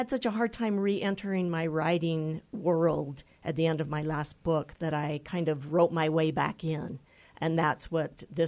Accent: Tooele, Utah, United States; now in Escalante, United States; I'm originally from Tooele, Utah.

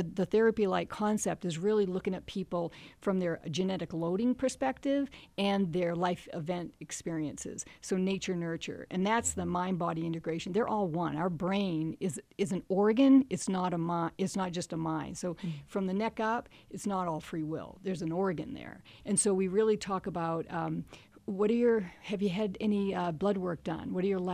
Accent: East Coast, United States; now in Park City, United States; I've been in Park City for about 30 years. I came from the East Coast, and I wasn't a child athlete.

